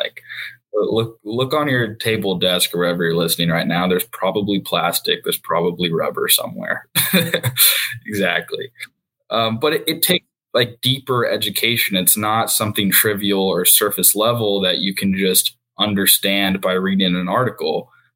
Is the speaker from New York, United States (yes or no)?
no; Texas, United States; I look forward to it becoming more prevalent in the future, especially in Texas, my home state.